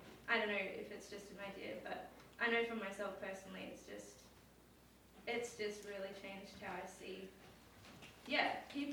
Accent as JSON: {"language": "English", "country": "Australia", "said": "I'm from Australia"}